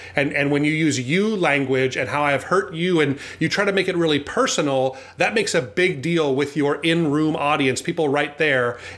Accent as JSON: {"language": "English", "region": "Hawaii", "country": "United States", "tie": "born or raised there", "said": "I grew up in Hawaii and, you know, lived in the surf culture where you wore what you wore until you got in the water."}